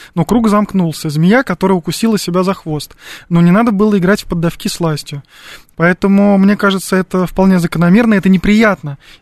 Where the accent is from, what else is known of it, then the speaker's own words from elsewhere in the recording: Russia; Я не француз. Я россиянин и хочу обсуждать нашу страну.